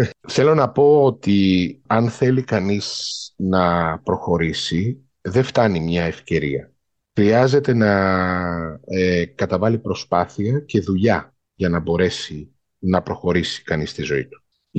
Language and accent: Greek; Greece; moved away as an adult; also born or lived in Gothenburg, Sweden / Stockholm, Sweden; now in Denmark; φύγαμε λοιπόν από την Ελλάδα το 12, πήγαμε στη Σουηδία, στο Γκέτεμπορκ, αρχικά για ένα χρόνο και αργότερα μετά από ένα χρόνο μετακομίσαμε στη Στοκχόλμη.